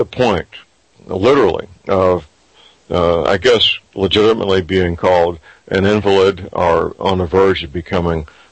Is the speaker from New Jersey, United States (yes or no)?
no; St. Louis, Missouri, United States; in my hometown, St. Louis, not somebody in Mumbai.